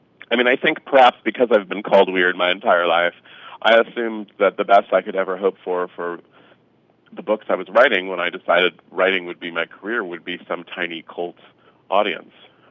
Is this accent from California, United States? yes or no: yes; San Francisco, California, United States; So I went to WonderCon in my hometown of San Francisco